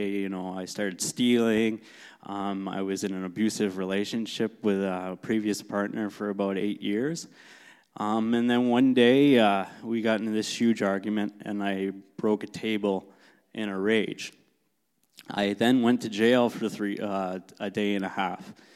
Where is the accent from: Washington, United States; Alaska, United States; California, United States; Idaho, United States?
California, United States; I grew up, I was born in California. I was baptized a Pentecostal.